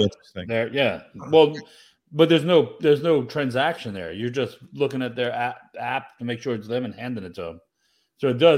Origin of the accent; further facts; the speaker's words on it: Louisiana, United States; I am from South Louisiana. We probably would eat Okapi.